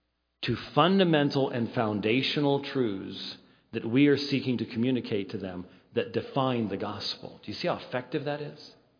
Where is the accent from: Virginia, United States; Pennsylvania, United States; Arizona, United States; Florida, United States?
Arizona, United States; Phoenix; I'm from Phoenix, and so it was in my rocks.